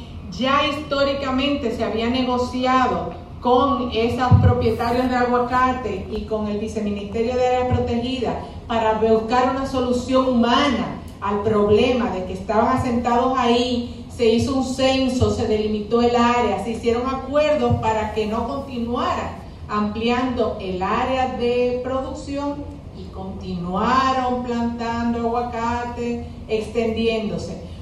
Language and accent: Spanish; Dominican Republic; y desde mucho antes, ya como dominicana también